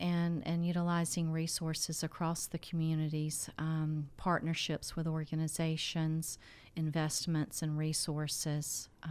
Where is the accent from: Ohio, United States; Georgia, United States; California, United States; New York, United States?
Georgia, United States; Elberton; I'm originally from Elberton, Georgia. Have lived all my life in Georgia.